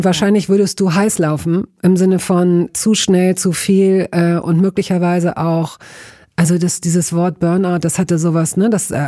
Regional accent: Hanover, Lower Saxony, Germany; Ich komme aus Hannover und in der Straße, in der ich groß wurde, da gab es damals einen Bäcker

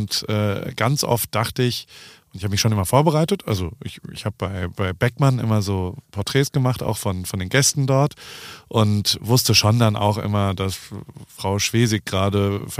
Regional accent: Heidelberg, Baden-Württemberg, Germany; ich komme übrigens aus Heidelberg.

